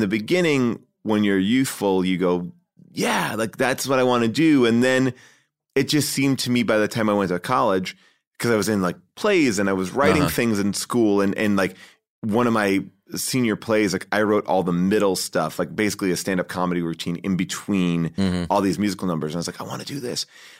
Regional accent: New York, United States; born or raised there

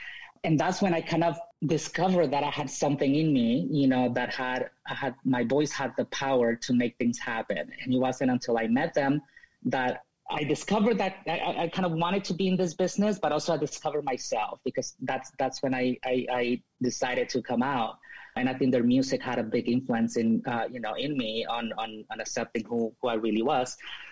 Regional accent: Sinaloa, Mexico; born there; English is a second language; So I was born in Sinaloa, Mexico, 37 beautiful years ago.

